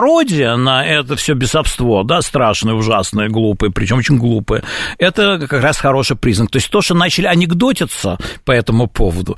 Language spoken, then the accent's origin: Russian; Israel; Я откровенно говорю, что я из Израиля